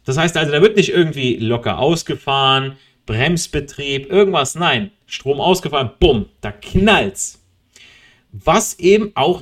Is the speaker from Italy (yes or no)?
yes; Italy; Ich als Italiener, ich weiß damals, mein Opa, einer der ersten Gastarbeiter hier in Deutschland, nach dem Krieg in den 60ern, ist er hier rübergekommen.